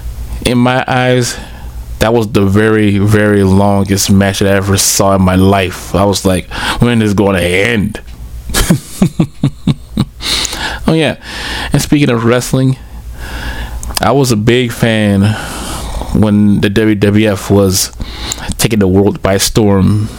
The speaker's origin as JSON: {"language": "English", "town": "New Orleans", "region": "Louisiana", "country": "United States", "tie": "born or raised there", "said": "While we was also growing up in New Orleans, every Sunday I always watch"}